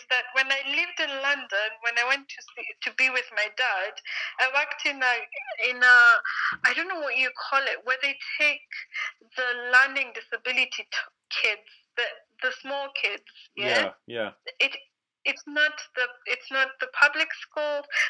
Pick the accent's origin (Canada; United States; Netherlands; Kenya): Kenya; Nairobi; I was born in Africa, in Nairobi, Kenya.